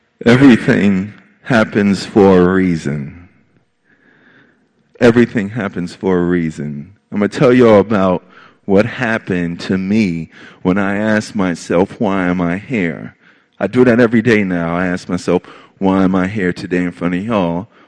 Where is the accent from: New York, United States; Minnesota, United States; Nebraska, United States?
New York, United States; Queens; I grew up in Hollis, Queens, New York.